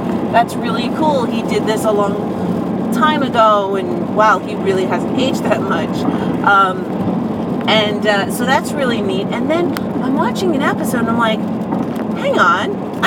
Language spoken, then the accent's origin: English; New York, United States; whereas I grew up in New York, and that's a much larger community.